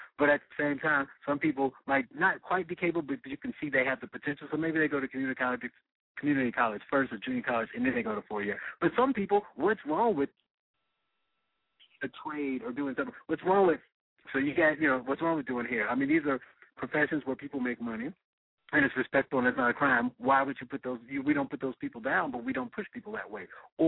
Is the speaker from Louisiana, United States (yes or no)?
no; Gary, Indiana, United States; like you mentioned, I'm from Gary and Gary, where you fight hard to get jobs there